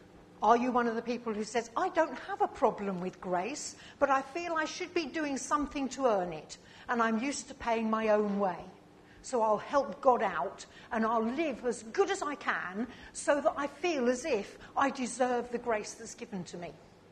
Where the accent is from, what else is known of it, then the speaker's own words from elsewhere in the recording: United Kingdom; We're British and we can teach the rest of the world how to queue.